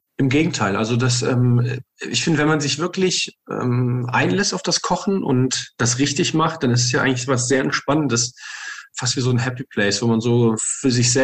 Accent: Frankfurt, Hesse, Germany; Ich bin ja gebürtiger Frankfurter und das hat mich nicht so ganz losgelassen.

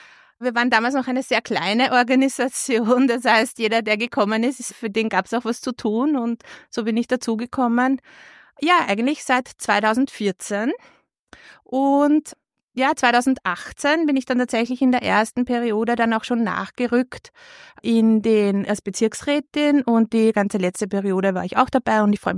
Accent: Lower Austria, Austria; now in Vienna, Austria; Ich bin in Niederösterreich aufgewachsen, bin seit mehr als 20 Jahren mittlerweile in Wien und ja, fast so lange auch in der Leopoldstadt.

